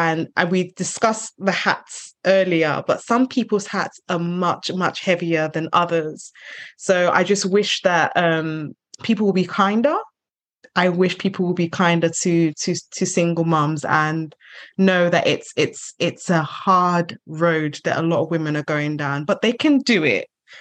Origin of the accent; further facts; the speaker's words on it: Nigeria; I'm originally from Africa, I'm Nigerian.